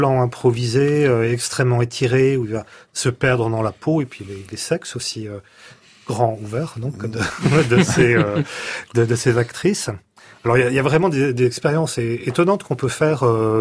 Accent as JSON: {"language": "French", "region": "south of France", "country": "France", "said": "puisque je viens du sud de la France"}